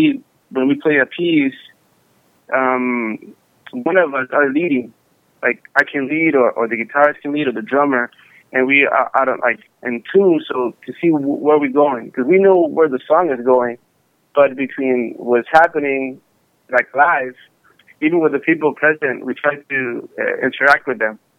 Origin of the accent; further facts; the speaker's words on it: Puerto Rico; moved away; also born or lived in Corpus Christi, United States; I was born in Corpus, in Texas. After 7 years old, I went to Puerto Rico, and then there's a lot of influence of Afro-Cuban, Latin